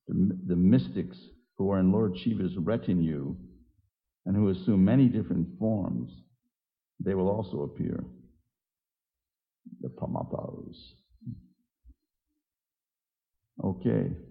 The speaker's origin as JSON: {"language": "English", "region": "New York", "country": "United States", "tie": "born or raised there", "said": "But I know when I grew up in New York"}